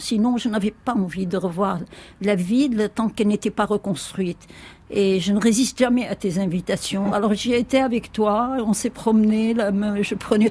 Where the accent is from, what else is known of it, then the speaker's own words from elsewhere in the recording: Beirut, Beirut Governorate, Lebanon; On va monter vers Achrafi, là où j'ai grandi, là où j'ai vécu mon enfance.